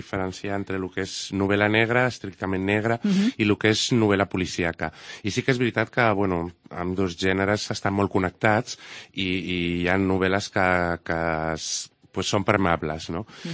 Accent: Cambrils, Catalonia, Spain; perquè jo sóc de Cambrils

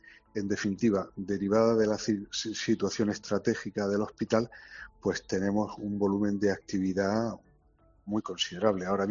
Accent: Andalusia, Spain; now in Málaga, Spain; porque yo soy almeriense, aunque malagueño de adopción.

